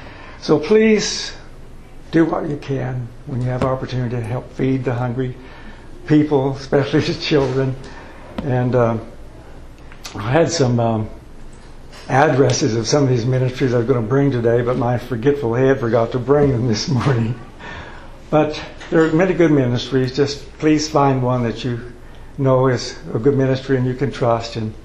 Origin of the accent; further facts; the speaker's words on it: Oklahoma, United States; they went to Oklahoma, my home state, after the tornadoes